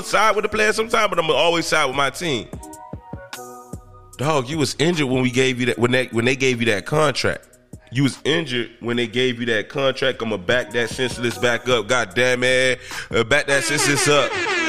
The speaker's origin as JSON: {"language": "English", "town": "Miami", "region": "Florida", "country": "United States", "tie": "born or raised there", "said": "You know I'm from Miami. Shout out to Miami. Shout out to Carroll City. Shout out to Overtown."}